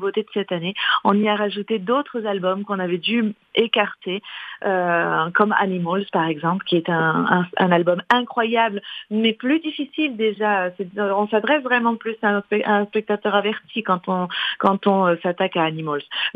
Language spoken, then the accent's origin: French; Toulon, Provence-Alpes-Côte d'Azur, France; On attaque le 13 janvier chez nous, dans le Var, puisqu'on attaque de Toulon.